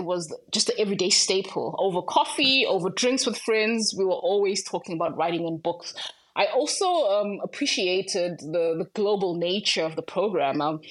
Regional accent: Zimbabwe; moved away as an adult; also born or lived in South Africa; now in United States; I've lived in the USA for the past 10 years. Before that, I was in South Africa for 4 years. And I'm originally from Zimbabwe, where I spent the first 20 years of my life.

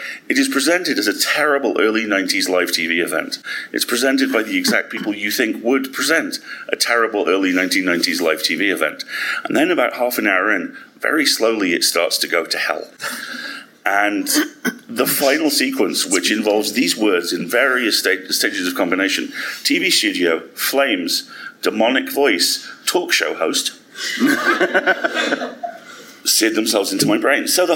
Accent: United Kingdom; And of course, being terribly British, my family, I watched this

